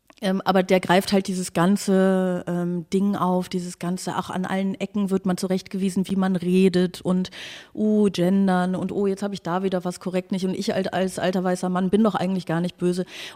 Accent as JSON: {"language": "German", "town": "Aachen", "region": "North Rhine-Westphalia", "country": "Germany", "said": "Ehrlich gesagt, ich komme aus Aachen, ich darf also über Karneval lästern"}